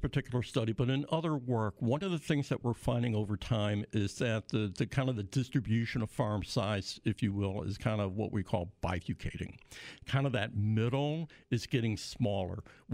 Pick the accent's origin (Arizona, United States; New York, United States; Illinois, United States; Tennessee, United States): Illinois, United States; A grain farmer, I'm from Illinois, and it's corn and beans.